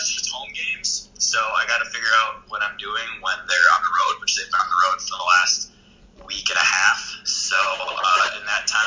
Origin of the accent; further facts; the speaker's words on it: Milwaukee, Wisconsin, United States; Go Brewers, born and raised in Milwaukee, so I've got to be a Brewers fan, and glad I got it.